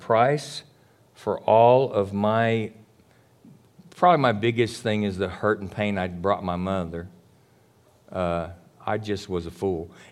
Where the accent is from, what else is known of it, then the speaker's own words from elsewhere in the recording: El Paso, Texas, United States; born there; also born or lived in New Mexico; and I was born in El Paso. And I actually graduated high school in El Paso.